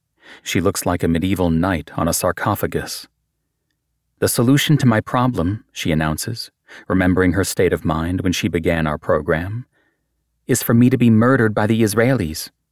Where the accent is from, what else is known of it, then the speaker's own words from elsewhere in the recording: United States; I'm an American psychiatrist and have been working in Gaza since 2002